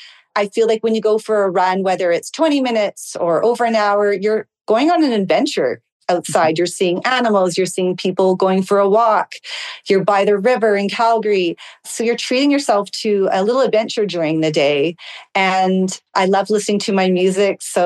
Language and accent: English; Israel; And I said to her, oh, I'm from Israel.